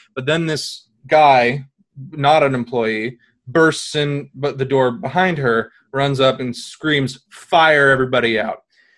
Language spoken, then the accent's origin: English; California, United States; at the theater where I grew up in the North Bay